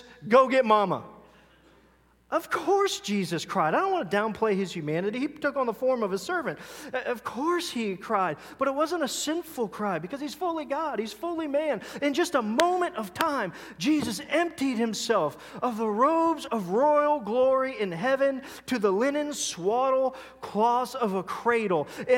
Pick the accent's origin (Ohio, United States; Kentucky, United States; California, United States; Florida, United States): Ohio, United States; Now, I know I'm from Ohio, but that doesn't make much sense.